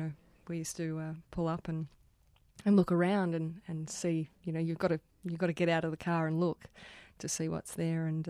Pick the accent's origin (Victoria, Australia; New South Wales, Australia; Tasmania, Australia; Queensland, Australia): Victoria, Australia; Echuca; born there; I was born in Echuca and my family came off a property up there and we sold our house and packed up.